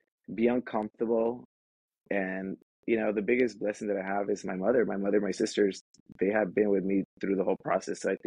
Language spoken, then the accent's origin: English; Watts, California, United States; You know, I was raised in Watts by a single parent. You know, there was no one that I could look up to that I could say, oh my God, there's someone like me in South Central and Watts.